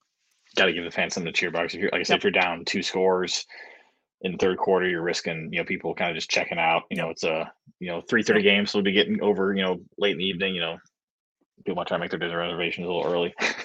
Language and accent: English; Indiana, United States; it was just something growing up in Northern Indiana about Notre Dame week.